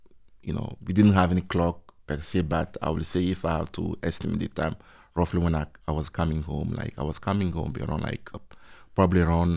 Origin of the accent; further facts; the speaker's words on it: Kumeya, north, Togo; I'm from Togo, and Togo is one of the smallest country in West Africa. And I'm from a small village in north of Togo called Kumeya.